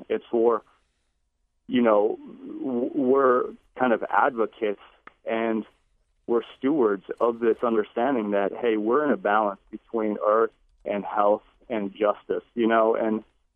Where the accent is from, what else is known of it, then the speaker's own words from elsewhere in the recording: North Dakota, United States; I'm Anishinaabe from Turtle Mountain, as well as Lakota and Dakota from Cheyenne River and Sistan.